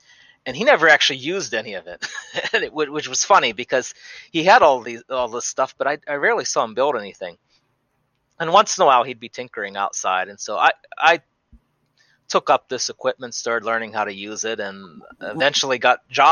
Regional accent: Pittsburgh, Pennsylvania, United States; You know, I come from Pittsburgh originally, and my grandfather built us a foundry, and so my dad and I started casting metal together at home

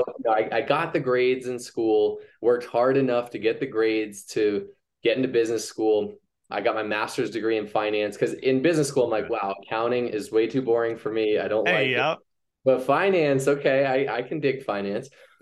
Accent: Boston, Massachusetts, United States; I grew up in the Boston area.

